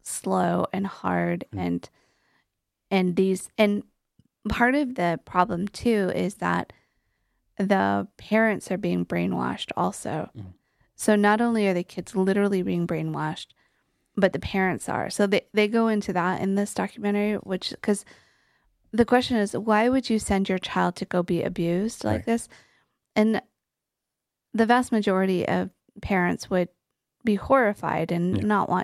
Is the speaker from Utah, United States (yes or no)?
yes; Utah, United States; I remember, you know, because I grew up in Utah.